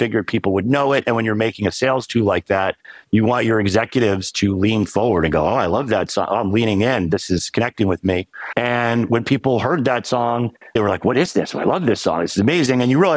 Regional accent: Providence, Rhode Island, United States; moved away as an adult; I grew up in Providence. We had a really healthy college radio station there at the time, WBRU, the Brown Indie Rock or college radio station.

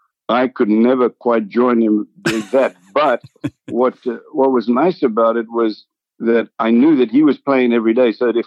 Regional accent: Port Elizabeth, Eastern Cape, South Africa; We lived in Port Elizabeth, South Africa. I was at school there. From about the time when I was, let's say, 8 or 9 years old.

